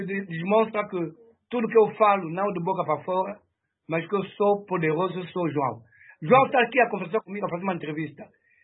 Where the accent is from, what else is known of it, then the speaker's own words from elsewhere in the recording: Cabinda, Angola; born there; eu nasci na fronteira do Massabi, em Cabinda, na cidade de Ponta Negra, nos anos 50. Naquele tempo, Congo Brazzaville não era independente. Eu sou Poati do Reino Maluango. Eu sou angolano a 1000%.